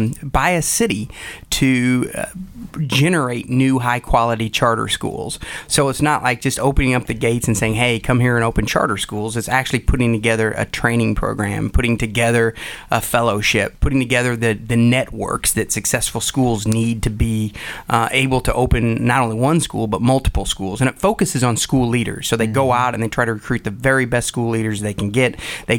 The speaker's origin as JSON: {"language": "English", "region": "Ohio", "country": "United States", "said": "Dayton or Columbus or Cleveland, my home state of Ohio"}